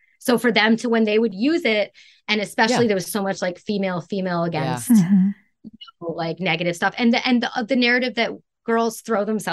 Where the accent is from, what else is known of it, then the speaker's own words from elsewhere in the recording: Canada; born there; I went to Toronto because I was born in Canada. That's a Canadian citizenship.